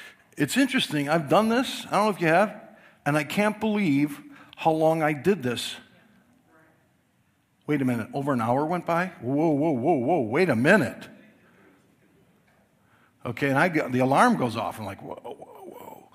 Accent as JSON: {"language": "English", "country": "United States", "tie": "born or raised there", "said": "now I grew up in America, it's a different type of battle here."}